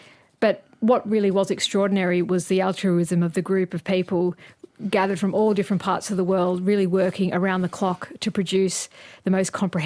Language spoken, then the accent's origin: English; Australia; It's been really difficult, I must say, particularly as an Australian scientist working as all of this material